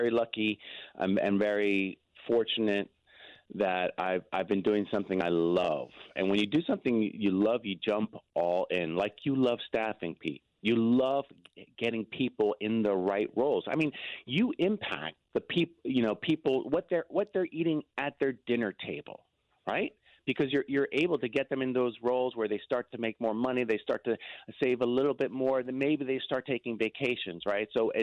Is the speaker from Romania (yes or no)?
no; Venezuela; also born or lived in Argentina; I was born in Argentina, and I grew up in Venezuela. That's how I became bilingual. So half of me is Latin American, half of me is North American.